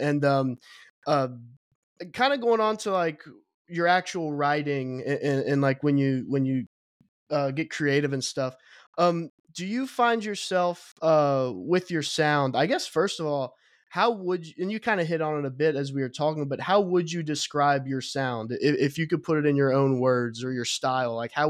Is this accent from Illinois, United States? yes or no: no; Kentucky, United States; you know, I'm from Kentucky in the States, and I immediately thought bluegrass